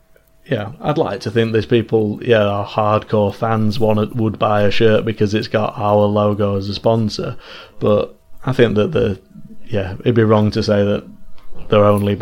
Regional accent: Worksop, East Midlands, United Kingdom; I'm from Worksop originally, which is about 15 miles away from Sheffield.

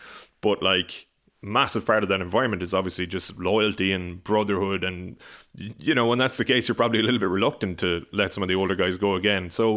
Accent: Cork, Munster, Ireland; if we win, we're going to Cork, you know, my hometown, you'll meet my family

